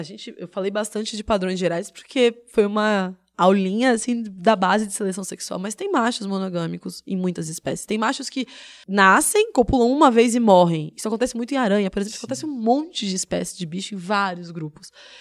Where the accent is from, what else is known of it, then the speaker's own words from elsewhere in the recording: Santos, São Paulo, Brazil; born there; uma outra dica cultural que tem a ver com a cidade de onde eu nasci, que é Santos.